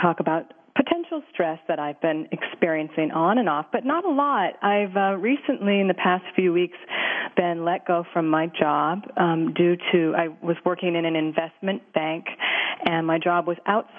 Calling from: New York City, New York, United States; I'm also calling from New York City.

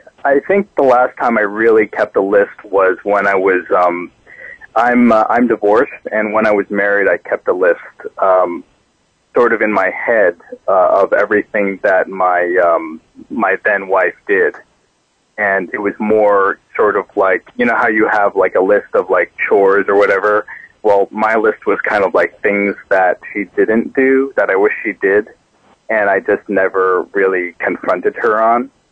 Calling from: Islandia, New York, United States; Right now I'm in Islandia. I'm on Long Island. I'm at work.

